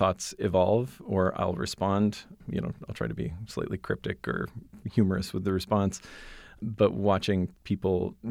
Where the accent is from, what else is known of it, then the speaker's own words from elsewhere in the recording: Saudi Arabia; I come from a place of growing up in Saudi Arabia in a totally different situation.